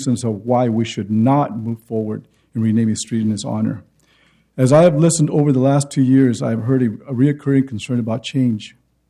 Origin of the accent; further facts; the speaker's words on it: Oregon, United States; I was born in Eastern Oregon. I was raised and worked as a migrant farm worker for many years.